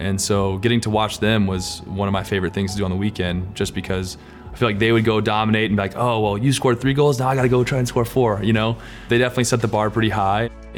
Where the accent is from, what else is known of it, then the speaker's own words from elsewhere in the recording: Lawrenceville, Georgia, United States; So I grew up in Lawrenceville, Georgia. My dad was a pastor, and so I was a PK, pastor's kid. I had two older brothers, but we were in the suburbs outside of Atlanta.